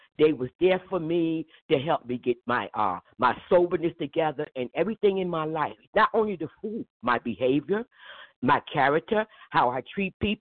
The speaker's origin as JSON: {"language": "English", "town": "Newark", "region": "New Jersey", "country": "United States", "tie": "born or raised there", "said": "And I grew up in Newark. and I went to school in Newark."}